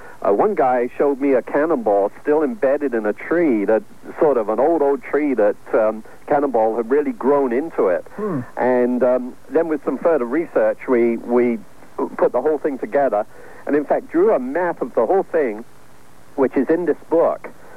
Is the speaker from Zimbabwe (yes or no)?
no; Canada; I'm a Canadian. I live in Ontario.